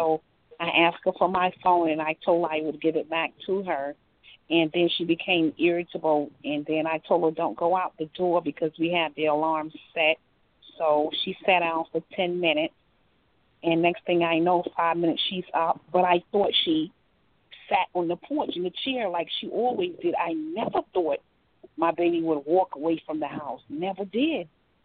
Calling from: Atlanta, Georgia, United States

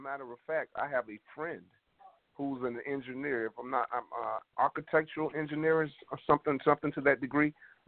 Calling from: South Carolina, United States; I'm from South Carolina.

